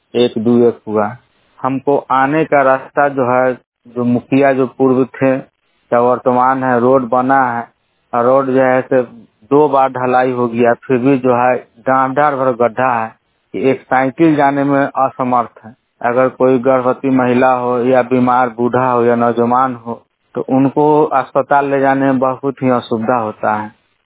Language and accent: Hindi; Pakdikanth, Bihar, India; मेरा गांव का नाम है पकड़ीकंठ, पंचायत हुआ लक्ष्मी नारायणपुर, जिला वैशाली हुआ, मेरा ब्लॉक नंबर पिन नंबर है उसका 844121।